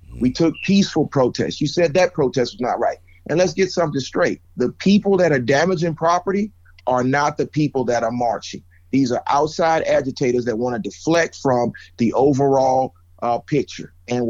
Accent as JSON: {"language": "English", "region": "Georgia", "country": "United States", "tie": "born or raised there", "said": "I'm appreciative of being born and raised in Georgia, born and raised in the cradle of the civil rights movement, born and raised in the new birthplace of the social justice movement."}